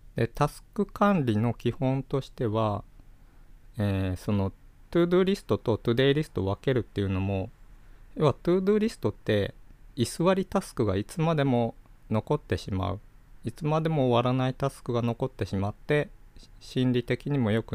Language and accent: Japanese; Kyushu, Japan; 普通の僕ら九州人も想像する吹雪なんですけど